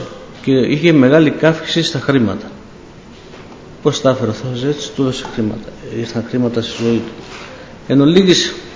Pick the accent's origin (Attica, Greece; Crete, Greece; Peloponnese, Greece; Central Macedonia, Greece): Attica, Greece; Athens; also born or lived in Berlin, Germany / Arta, Greece; Γεννήθηκα στη Γερμανία, στο Βερολίνο, και σε ηλικία 6 μηνών οι γονείς μου με στείλανε ασυνόδευτο στην Ήπειρο πάνω, από εκεί κατά από την Άρτα. Και εκεί ξεκίνησα, εκεί μεγάλωσα δηλαδή μέχρι 5-6 χρονών με τους θείους μου, και γυρνώντας οι δικοί μου στην Αθήνα